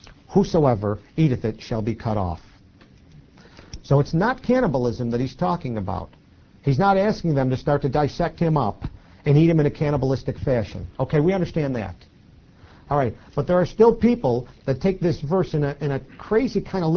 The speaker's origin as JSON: {"language": "English", "town": "Poughkeepsie", "region": "New York", "country": "United States", "tie": "born there", "said": "I was born in 1954. I was born in Poughkeepsie, New York. I've never been to Israel, let alone 19 centuries ago."}